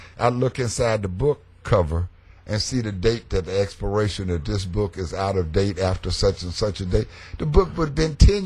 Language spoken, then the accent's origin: English; Texas, United States; I was raised in East Texas, which is, you know, I guess just as racist.